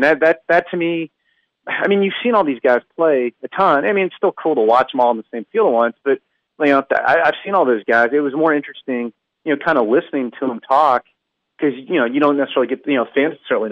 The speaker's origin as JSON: {"language": "English", "region": "Virginia", "country": "United States", "tie": "born or raised there", "said": "I grew up in Northern Virginia, so we got Orioles games"}